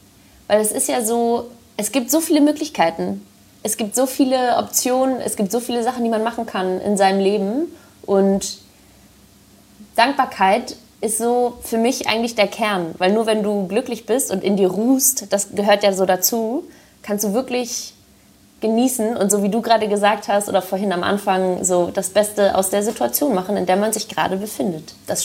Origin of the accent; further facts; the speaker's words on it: Hamburg, Germany; in Hamburg. Meine Heimat.